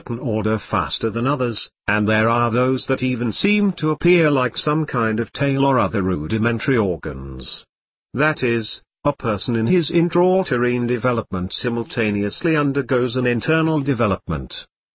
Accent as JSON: {"language": "English", "country": "Israel", "said": "when he found out that I was from Israel and an expert on Kabbalah"}